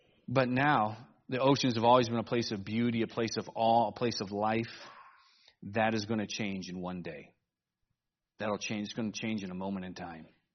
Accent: Cleveland, Ohio, United States; I grew up in Cleveland, Ohio, and so we did not exactly have an ocean.

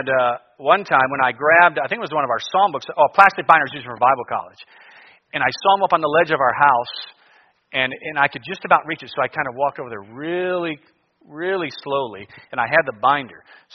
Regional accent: Cleveland, Ohio, United States; Again, I grew up in Cleveland. I'm not ready for this.

